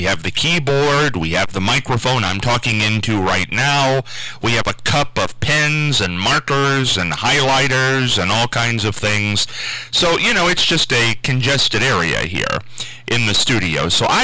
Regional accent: Marion, United States; when I was growing up in Marion

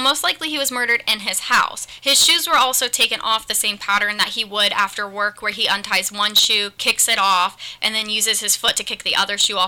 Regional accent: Marion, Ohio, United States; It's called My Hometown Horrors because I center most of my content around Marion, Ohio, or, you know, surrounding counties like Delaware, Bucyrus, Mansfield.

